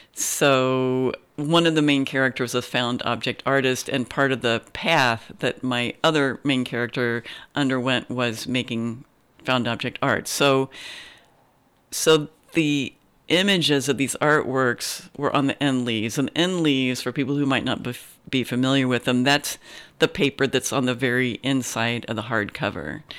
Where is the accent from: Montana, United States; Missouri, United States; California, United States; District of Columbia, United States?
Missouri, United States; Kansas City; I grew up in Kansas City, Missouri